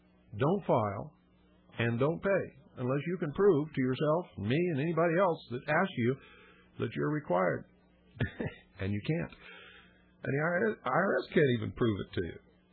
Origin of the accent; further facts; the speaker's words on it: United States; I am a law-abiding citizen. I'm an American.